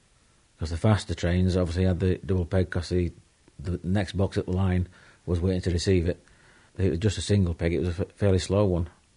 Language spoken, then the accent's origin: English; Woodlesford, Yorkshire and the Humber, United Kingdom; born there; I was born in Woodlesford in 14 Station Lane.